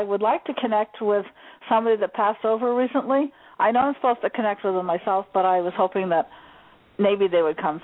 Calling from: Maine, United States; I'm in the U.S. I'm in Maine.

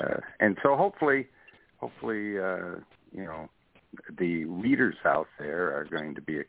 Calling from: Katy, Texas, United States; I'm calling from Katy, Texas.

